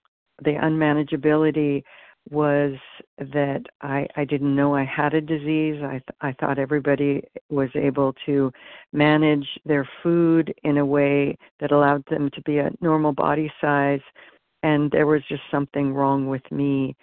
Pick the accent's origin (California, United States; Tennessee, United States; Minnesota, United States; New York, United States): California, United States; I'm from California.